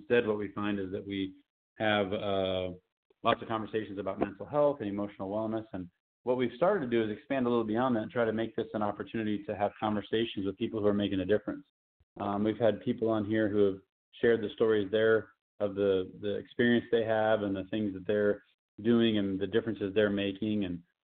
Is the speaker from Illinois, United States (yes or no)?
no; Missouri, United States; I'm originally from Missouri, so all my friends who are St. Louis Blues fans are very excited